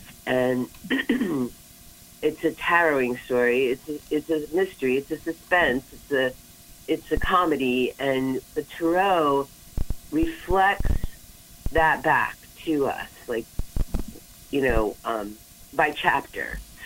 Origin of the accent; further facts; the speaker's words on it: New York, United States; born there; Well, I'm a pagan Jew, and I was born in New York 64 years ago